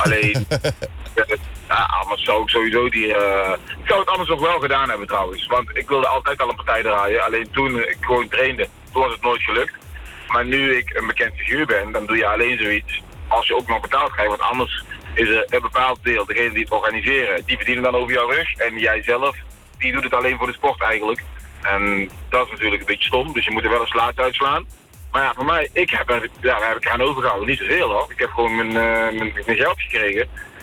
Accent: North Brabant, Netherlands; Ik ben heel simpel, ik ben een Brabander en ik zeg gewoon wat het is.

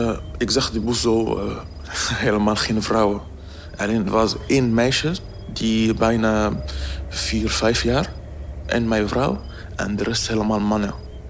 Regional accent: Syria; Dutch is a second language; moved away; Maar ik ben van Syrië gevlucht om niet andere plek dat te zien eigenlijk.

